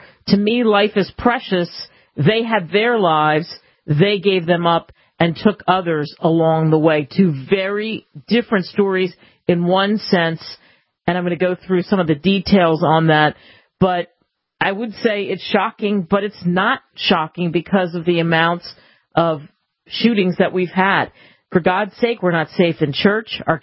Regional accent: United States; As an American, I am sad for all of us, and I am sad at the state that we are in this country.

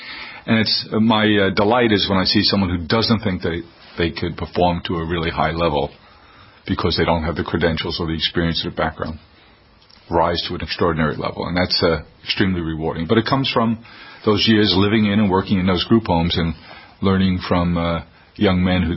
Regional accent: New York City, New York, United States; I grew up in South Queens in New York City, a neighborhood out by Aqueduct Racetrack.

